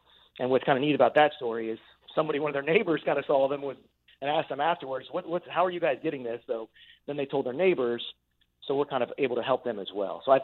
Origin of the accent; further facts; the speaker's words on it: Virginia Beach, Virginia, United States; born and raised in Virginia Beach, I have six brothers and sisters, and we've been very blessed